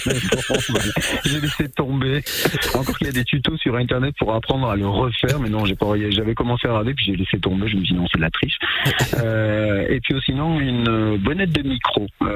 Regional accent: Provence-Alpes-Côte d'Azur, France; Des petites boîtes dans les Hautes-Alpes, puisque je suis originaire des Hautes-Alpes

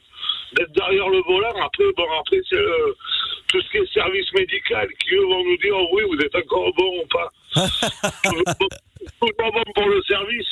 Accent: Toulon, Provence-Alpes-Côte d'Azur, France; je suis vraiment de Toulon, je suis un coupeur à Brignoles.

